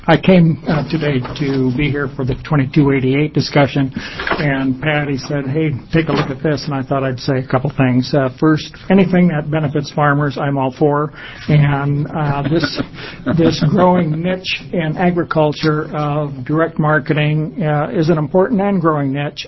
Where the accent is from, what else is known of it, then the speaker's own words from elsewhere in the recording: Portland, United States; I'm from Portland, metropolitan areas are a lot of smaller parcels